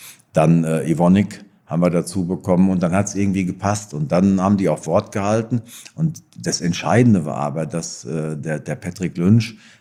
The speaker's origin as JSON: {"language": "German", "region": "North Rhine-Westphalia", "country": "Germany", "accent": "Sauerland dialect", "said": "Also haben die Gläubiger einfach auf meinen Sauerländer Dialekt vertraut"}